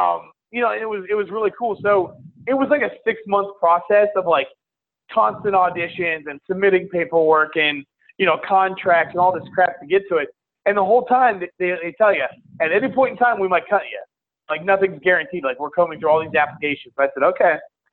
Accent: Orlando, Florida, United States; I own Odang Hummus. I'm from Orlando, Florida.

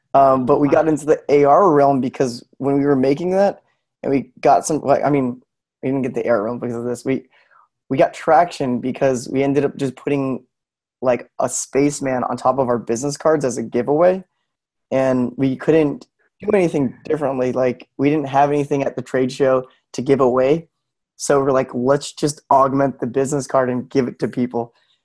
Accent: West Palm Beach, Florida, United States; I'm actually from South Florida, West Palm Beach.

